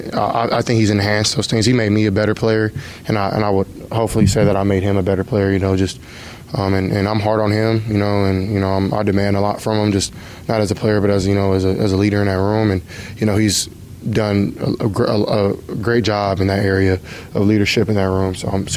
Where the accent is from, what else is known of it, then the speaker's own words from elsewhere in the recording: Texas, United States; So, you know, I'm a Texan, so I'm here.